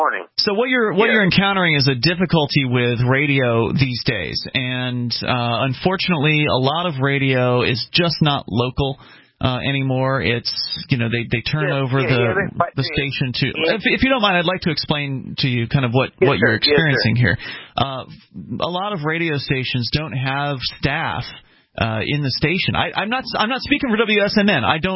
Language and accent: English; Florida, United States; now in New England, United States; up here in New England, I'm from Florida originally, so, you know, all these blizzards and everything, I've only been experiencing them since 2006.